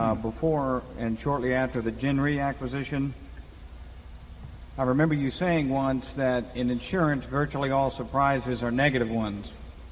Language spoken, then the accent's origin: English; Atlanta, Georgia, United States; I'm a shareholder from Atlanta.